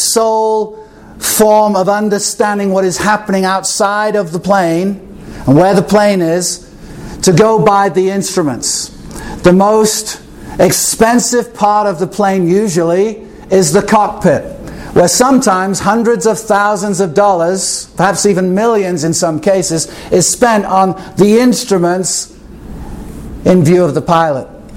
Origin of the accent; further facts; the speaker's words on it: Texas, United States; I'm from Texas and we're real men.